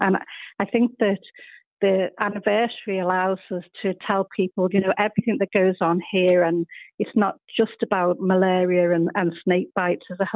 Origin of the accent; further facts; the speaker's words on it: Liverpool, North West England, United Kingdom; growing up in Liverpool, you know, I think, you know, Liverpool as a city has always been proud